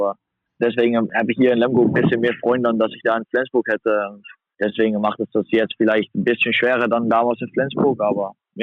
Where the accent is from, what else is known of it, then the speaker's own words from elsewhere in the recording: Netherlands; German is a second language; now in Germany; Hamm ist auch nur 2,5 Stunden weg von meiner Heimat in Holland.